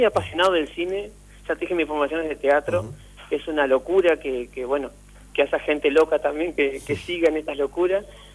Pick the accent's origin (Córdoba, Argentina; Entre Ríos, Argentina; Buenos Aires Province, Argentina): Entre Ríos, Argentina; María Grande; Soy de María Grande, estoy viviendo acá hace un tiempo, hace unos meses. Igualmente trabajo en Paraná hace muchos años.